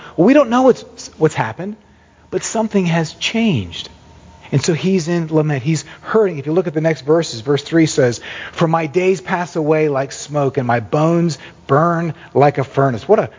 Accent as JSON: {"language": "English", "town": "Orlando", "region": "Florida", "country": "United States", "tie": "born or raised there", "said": "It's just one of my memories of the summer growing up in Orlando"}